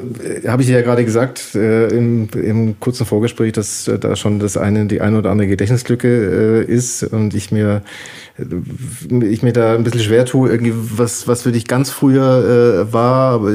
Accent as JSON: {"language": "German", "town": "Heilbronn", "region": "Baden-Württemberg", "country": "Germany", "tie": "born or raised there", "said": "ich habe in Heilbronn, wo ist das? Reutlinger Straße, Gemmingstal. Mhm. Da haben wir gewohnt."}